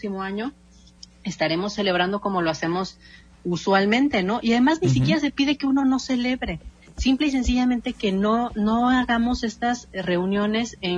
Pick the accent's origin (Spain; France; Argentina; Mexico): Mexico; hay que celebrar que somos mexicanos todos los días, ¿no?